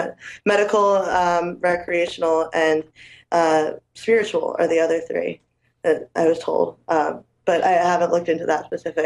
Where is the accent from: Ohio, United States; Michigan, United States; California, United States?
California, United States; I grew up in California also.